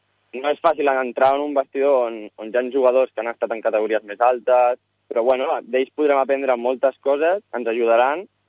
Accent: Esplugues de Llobregat, Catalonia, Spain; som amics des dels 3 anys perquè som veïns d'Espluga

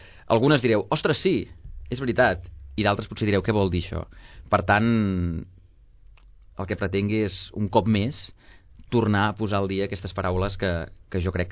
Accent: Sabadell, Catalonia, Spain; jo sempre dic que sóc de Sabadell.

